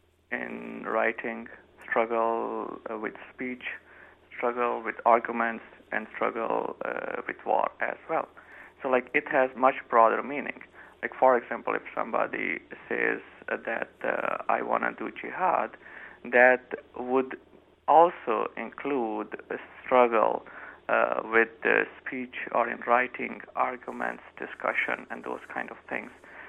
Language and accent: English; Pakistan; but I am basically from Pakistan. So I can tell about experience that I have seen over there.